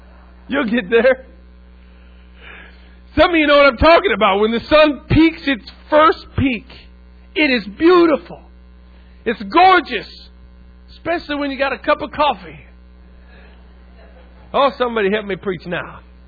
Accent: West Coast, United States; also born or lived in California / Oregon / Idaho; I was raised on the other American coast. Y'all ever heard of the West Coast? And I was raised in California and Oregon, Idaho over there.

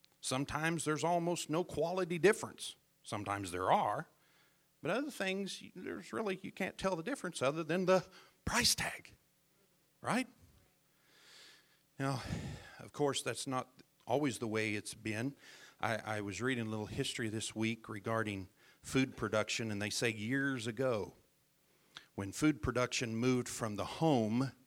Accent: Joplin, Missouri, United States; Growing up there in my hometown near Joplin, Missouri, along the intersection of 20th and Rangeline

